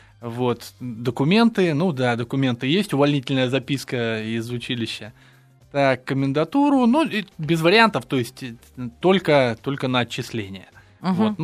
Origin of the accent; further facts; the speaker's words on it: Russia; А мы все из России.